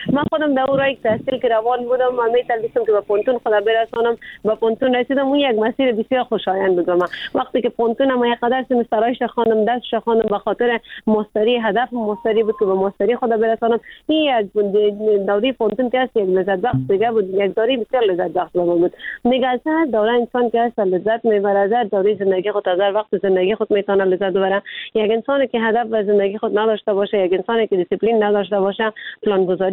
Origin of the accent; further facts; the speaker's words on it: Afghanistan; ما خود ما افغان هستیم